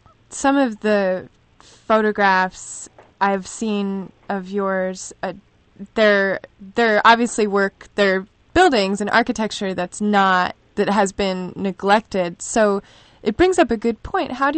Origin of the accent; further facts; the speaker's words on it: Des Moines, Iowa, United States; born there; I was born in Des Moines.